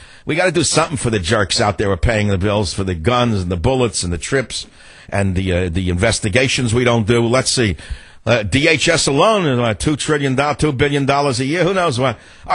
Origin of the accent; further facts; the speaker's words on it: New York, United States; born there; I'm a misplaced Texan. Unfortunately, I was born in New York.